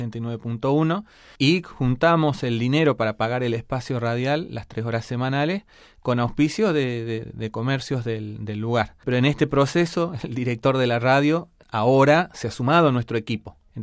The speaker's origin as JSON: {"language": "Spanish", "region": "Jujuy", "country": "Argentina", "tie": "born there", "lives_now": "Catamarca, Argentina", "said": "soy jujeño de nacimiento, vivo en Catamarca, Argentina, y estoy en este momento acá en Roma"}